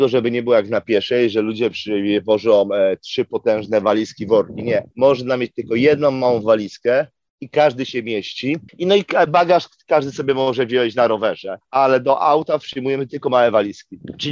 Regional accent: Bielsko-Biała, Silesian Voivodeship, Poland; now in United States; Ja pochodzę z Bielska-Białej i chyba tylko ja jestem tutaj z Bielska-Białej, bo nikogo nie mogę znaleźć w Ameryce. I żyłem w górach

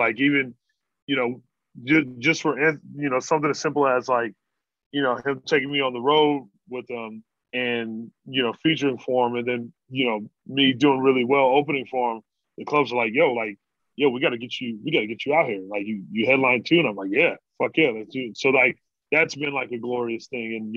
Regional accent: Mesa, Arizona, United States; So a suburb, Mesa. Yeah, but, like, it's a Phoenix area.

